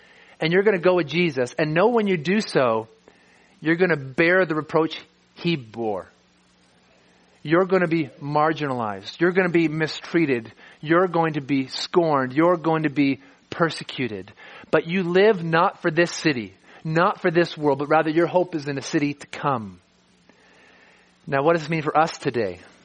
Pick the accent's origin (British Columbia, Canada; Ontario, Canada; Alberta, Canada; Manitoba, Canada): Alberta, Canada; Calgary; Our identity is not as a Calgarian or not as a Canadian.